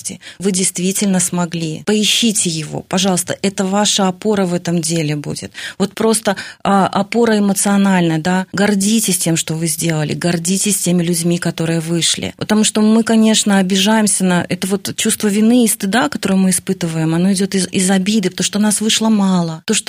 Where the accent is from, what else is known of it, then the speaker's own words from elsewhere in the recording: Belarus; Я, например, полька по национальности. Но я родилась в Беларуси. Это мой дом.